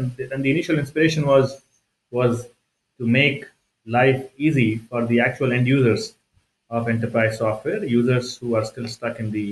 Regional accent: Bangalore, Karnataka, India; I'm originally from India. My parents, my dad was in the Indian Air Force. So we used to move around various cities. So I would say cosmopolitan India. I've been in Bangalore.

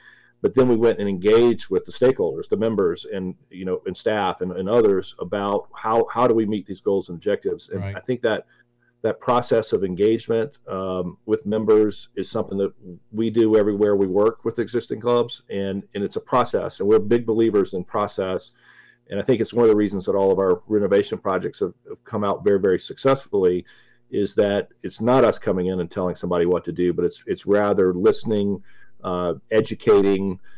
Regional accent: Greenville, South Carolina, United States; So I'm from Greenville, South Carolina, so not a curling hotbed of the world

